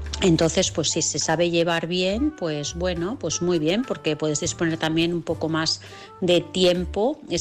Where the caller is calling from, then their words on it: Vilassar de Mar, Catalonia, Spain; de Vilassar de Mar.